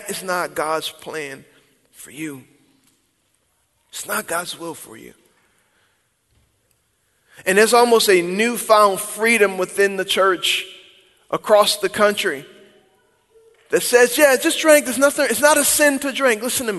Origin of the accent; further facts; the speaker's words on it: Louisiana, United States; See, just because I'm Cajun. We get drunk. That's what we do.